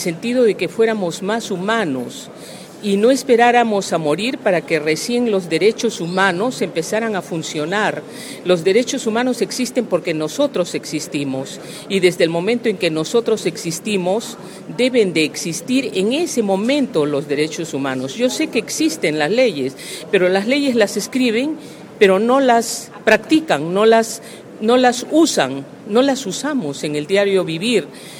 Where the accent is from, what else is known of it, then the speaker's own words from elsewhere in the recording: Peru; yo desearía, como peruana